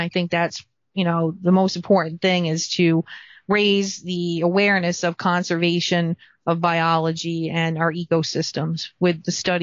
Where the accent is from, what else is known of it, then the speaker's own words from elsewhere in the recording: Rhode Island, United States; I'm from New England, so Rhode Island off the coast, when you went swimming, you didn't go swimming until like August because the water was so cold.